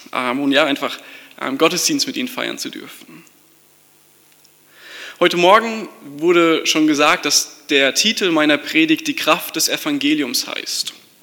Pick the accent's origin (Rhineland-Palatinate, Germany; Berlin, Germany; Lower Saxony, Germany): Rhineland-Palatinate, Germany; now in Gießen, Germany; Ich komme ursprünglich aus Rheinland-Pfalz. Ich bin 23 Jahre alt